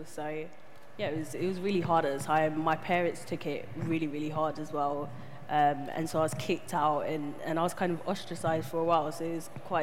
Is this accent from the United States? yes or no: no; Jamaica; I come from a Caribbean household. I was brought up in Jamaica as well for a lot of my life.